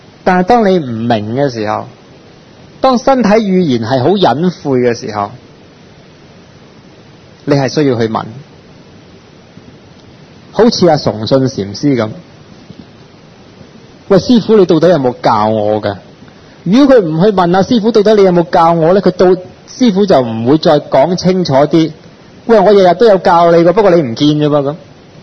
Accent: Hong Kong; 尤其是我哋香港人、中国人，好多时个心系好

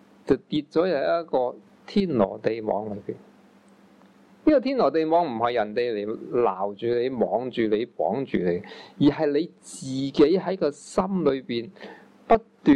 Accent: Guangdong, China; 我们中国人广东人就用广东话去砌造概念，用广东的语言去砌造句子，

